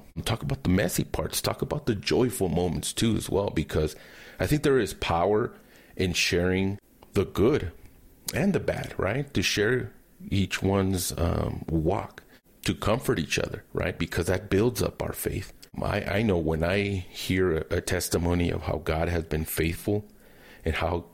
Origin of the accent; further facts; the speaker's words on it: California, United States; My parents were Christian. I am one of seven kids. We grew up in California.